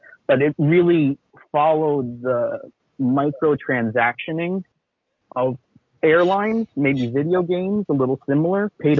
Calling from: New York, United States; I'm calling from New York.

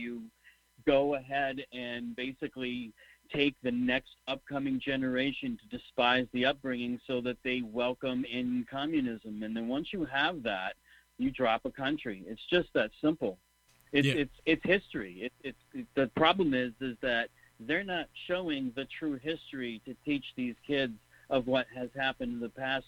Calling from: New Hampshire, United States; from New Hampshire.

